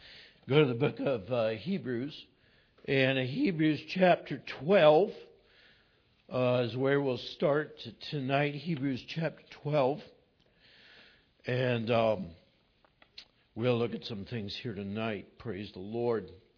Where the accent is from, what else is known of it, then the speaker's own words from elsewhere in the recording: California, United States; I grew up in California, up in the mountains, and they're in a drought, and there was a drought when we were there, and in 91, the county we were in, which is, there's a good amount of Yosemite National Park in the county. It's Tuolumne County.